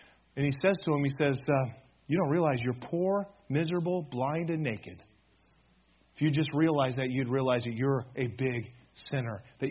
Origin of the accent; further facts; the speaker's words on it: Michigan, United States; I grew up in West Michigan. My parents were Christians. I went to church like every week.